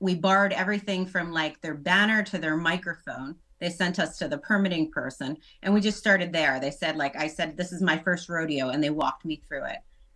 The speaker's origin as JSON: {"language": "English", "town": "Philadelphia", "region": "Pennsylvania", "country": "United States", "said": "so I'm from Philly"}